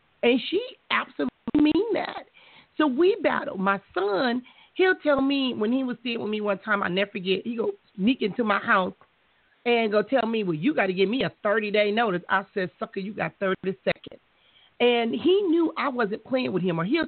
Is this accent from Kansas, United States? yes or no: no; Compton, California, United States; me watching a lot of dysfunction growing up in Compton and seeing families and things of that nature